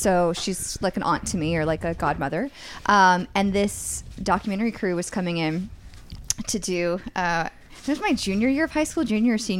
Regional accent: Tennessee, United States; So I grew up in East Tennessee.

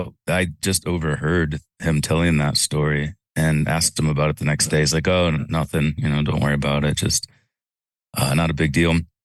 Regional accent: Ohio, United States; I'm Welsh, all of my ancestors are Welsh, but when people ask me where I'm from, I say Ohio. I don't say that I'm from Wales

